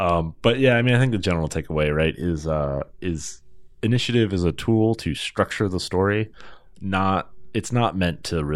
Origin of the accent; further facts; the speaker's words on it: Georgia, United States; Sorry, I'm from Georgia.